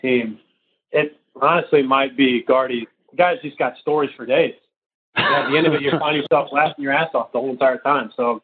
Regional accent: St. Louis, Missouri, United States; Well, you know, obviously I said I'm from St. Louis, so I've stuck with … my whole career.

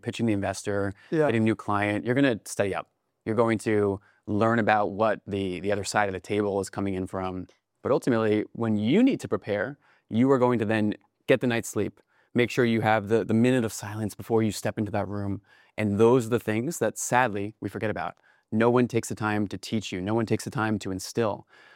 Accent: Westchester, New York, United States; but growing up in Westchester, as we were talking before

